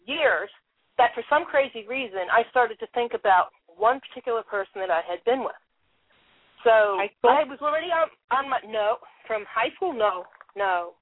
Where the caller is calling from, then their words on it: Connecticut, United States; I'm from Connecticut.